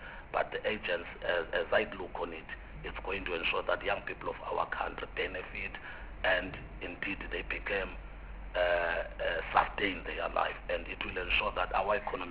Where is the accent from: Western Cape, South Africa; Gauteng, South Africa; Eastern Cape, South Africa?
Eastern Cape, South Africa; Dujwa; born and bred in Dujwa in the former Transkei area in Eastern Cape.